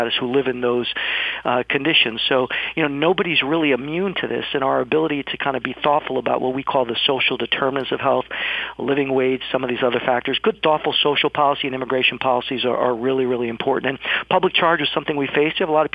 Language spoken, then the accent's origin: English; Puerto Rico; now in Boston, United States; I'm originally from Puerto Rico